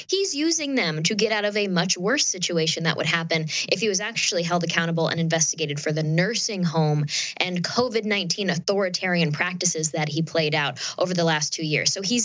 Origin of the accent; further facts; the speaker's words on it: New York, United States; I'm from New York State, I'm from upstate New York, actually